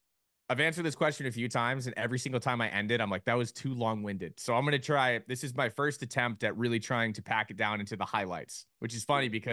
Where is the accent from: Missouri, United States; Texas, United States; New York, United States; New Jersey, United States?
Texas, United States; Austin; This is in Austin, Texas.